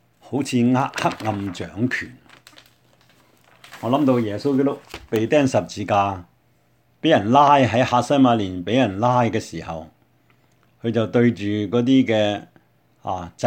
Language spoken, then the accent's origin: Cantonese; Hong Kong; 望下我們在這裡長大的香港